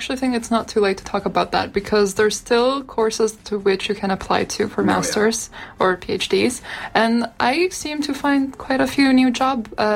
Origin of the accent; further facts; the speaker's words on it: Turin, Piedmont, Italy; Coincidentally, that is my hometown.